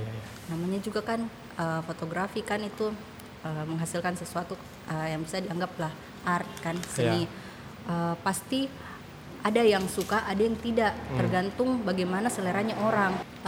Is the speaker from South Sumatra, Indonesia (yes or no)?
no; Central Sulawesi, Indonesia; accent: Palu